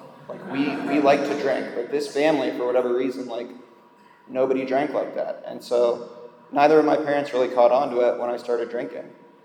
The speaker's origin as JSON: {"language": "English", "region": "Iowa", "country": "United States", "tie": "born or raised there", "said": "So I grew up in Iowa, which is not a very exciting place"}